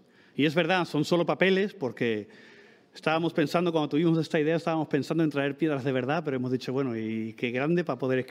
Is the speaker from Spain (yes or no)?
yes; Spain; por suerte soy español